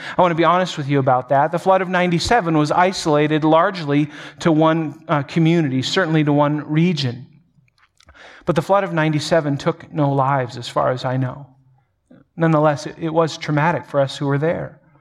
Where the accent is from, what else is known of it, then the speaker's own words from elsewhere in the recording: Grand Forks, North Dakota, United States; And soon enough, 90% of the homes in Grand Forks, my hometown, had water at least in their basement.